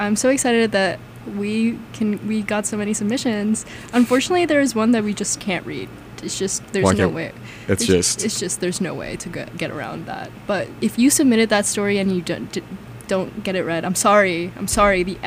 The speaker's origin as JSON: {"language": "English", "region": "Florida", "country": "United States", "said": "I have. I'm from Florida."}